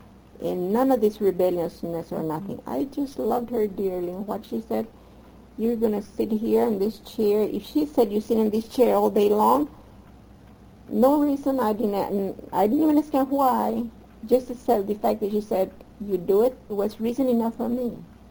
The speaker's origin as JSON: {"language": "English", "country": "United States", "tie": "born or raised there", "said": "And in a way, although I grew up in the United States and I love dearly this country"}